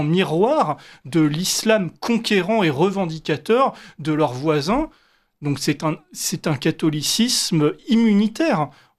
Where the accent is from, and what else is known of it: France